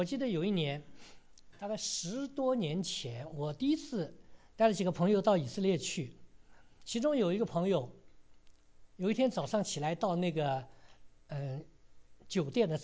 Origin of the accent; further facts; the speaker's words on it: China; 或者呢有一些东西可以慢炖的，就像我们中国人有一些慢炖的东西。